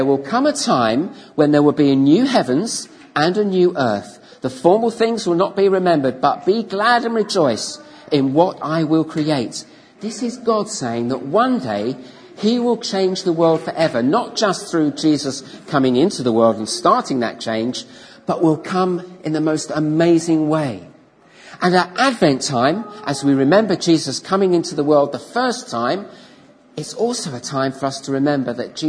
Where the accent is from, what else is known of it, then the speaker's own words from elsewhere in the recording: Leatherhead, South East England, United Kingdom; my home town of Leatherhead in Surrey